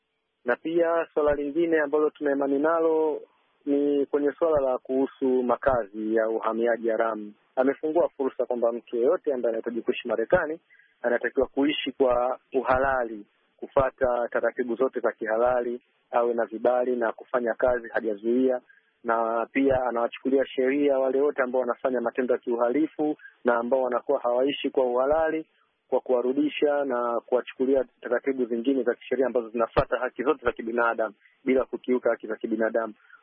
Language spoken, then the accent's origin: Swahili; Tanzania; Mimi nikiwa kijana wa Afrika kutoka Tanzania